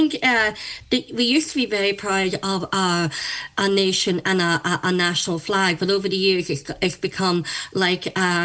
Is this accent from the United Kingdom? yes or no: yes; Derry, Northern Ireland, United Kingdom; also born or lived in Naas, Ireland; I grew up in Derry, and even Derry people, including Donegal, if you saw the Irish Defence Forces, you treated them with such respect.